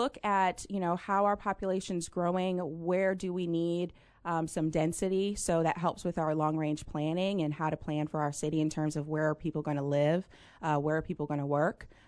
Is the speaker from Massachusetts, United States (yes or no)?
yes; Boston, Massachusetts, United States; born there; I was born in Boston.